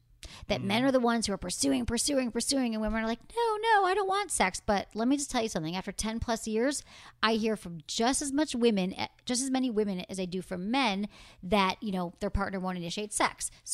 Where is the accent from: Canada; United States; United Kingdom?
United Kingdom; Northern Ireland; I'm from Northern Ireland.